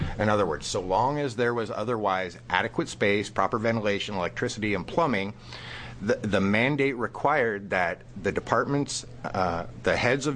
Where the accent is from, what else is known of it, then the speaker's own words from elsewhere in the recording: Hillsboro, Oregon, United States; I'm an attorney from Hillsborough, Oregon.